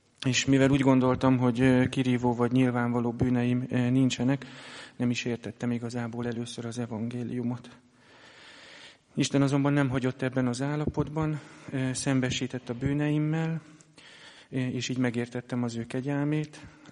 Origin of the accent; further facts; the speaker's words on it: Salgótarján, Nógrád, Hungary; born there; Én Salgótarjánban születtem, keresztény neveltetést nem kaptam